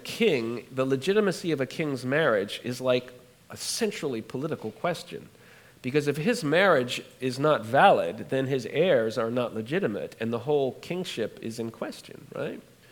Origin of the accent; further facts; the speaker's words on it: United Kingdom; born there; I was born in England, so I know something about the monarchy.